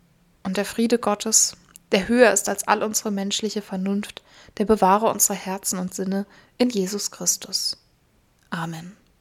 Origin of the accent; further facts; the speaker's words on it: Germany; wurde mir immer wieder bewusst, ich bin Deutsche